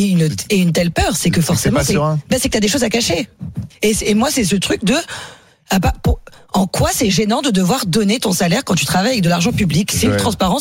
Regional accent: Côte d’Ivoire; comme on dit chez moi en Côte d'Ivoire.

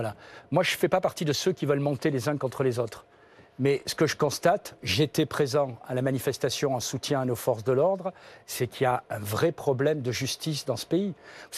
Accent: Provence-Alpes-Côte d'Azur, France; Je suis originaire du Vaucluse.

